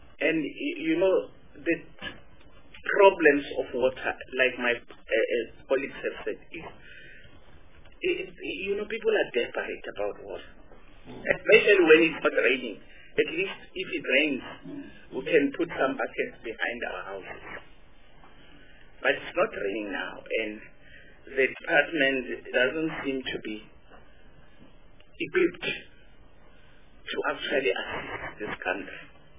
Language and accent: English; Limpopo, South Africa; I come from Limpopo. Mwami Dryden is my home. I come from Mwami.